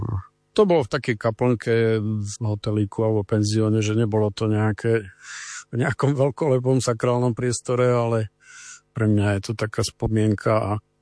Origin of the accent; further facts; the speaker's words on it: Ružomberok, Žilina Region, Slovakia; som architekt z Ružomberka.